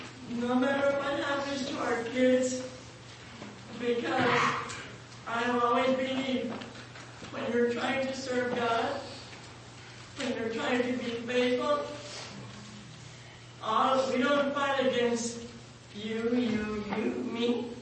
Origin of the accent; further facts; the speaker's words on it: New Mexico, United States; moved away; and this is where I came when I came from New Mexico.